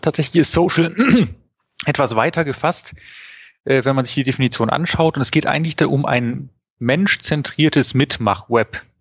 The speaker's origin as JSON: {"language": "German", "town": "Wuppertal", "region": "North Rhine-Westphalia", "country": "Germany", "tie": "born there", "said": "Ich bin gebürtiger Wuppertaler"}